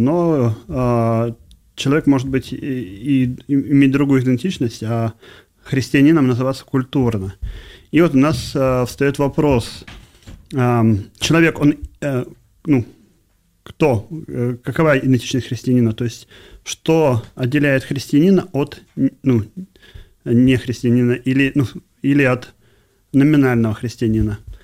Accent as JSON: {"language": "Russian", "country": "Russia", "said": "Я родился в России, я русский, следовательно, я православный."}